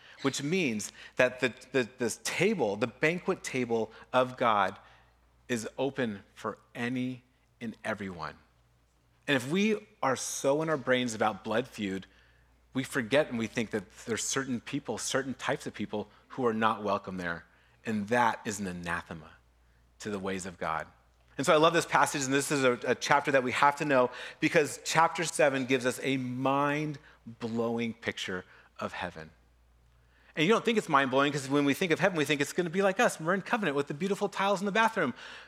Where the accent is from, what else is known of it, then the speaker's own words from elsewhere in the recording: United States; Like in America, we're American, but then there's tribes, right?